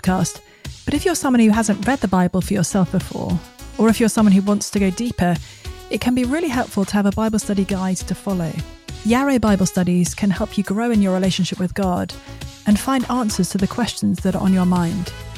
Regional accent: United Kingdom; now in United States; I mean, I'm a Brit

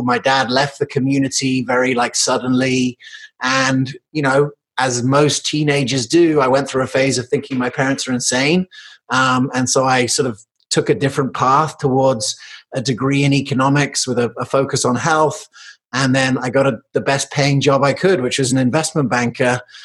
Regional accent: England, United Kingdom; also born or lived in Colorado, United States / South Africa; I was born in Colorado, but I grew up in England and South Africa.

